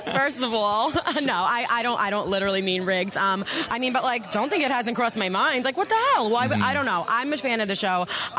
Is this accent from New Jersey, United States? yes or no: yes; New Jersey, United States; And we're both from Jersey.